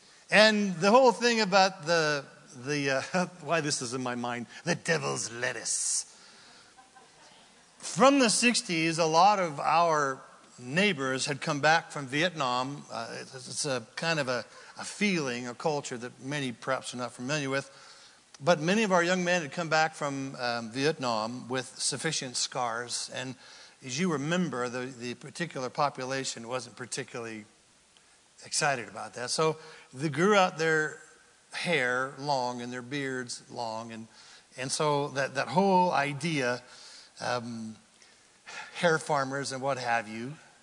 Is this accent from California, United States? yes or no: yes; California, United States; I was from Northern California. We weren't too far removed from the foothills of the Great Cascade Mountains.